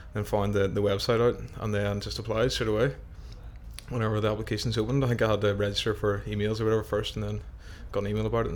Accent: Bangor, Northern Ireland, United Kingdom; I'm 24 years old, and I'm from Bangor in Northern Ireland.

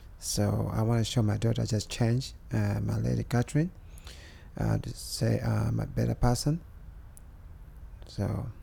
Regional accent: London, United Kingdom; London, Holloway Road, Hornsey Road.

